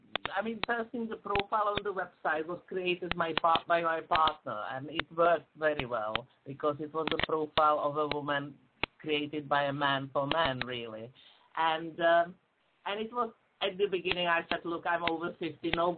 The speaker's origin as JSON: {"language": "English", "region": "Prague", "country": "Czechia", "second_language": "English", "moved": "as an adult", "lives_now": "London, United Kingdom", "said": "I'm a GP family practitioner in London. I'm originally from Prague, Czech Republic, so I've got an accent. And I've been working as a family doctor for quite a long time now, ever since I came to this country."}